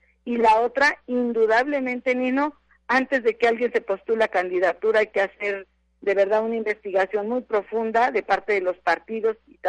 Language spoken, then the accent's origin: Spanish; Mexico; nuestra integridad como mexicanos